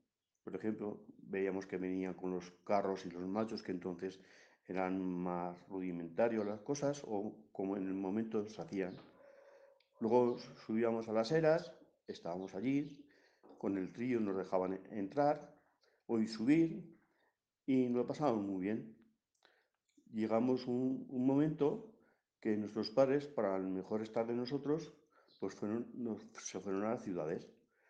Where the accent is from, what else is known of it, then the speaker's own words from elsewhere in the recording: Puerto Rubio, Spain; soy de Puerto Rubio. Yo tengo muy buenos recuerdos de cuando estábamos aquí en el pueblo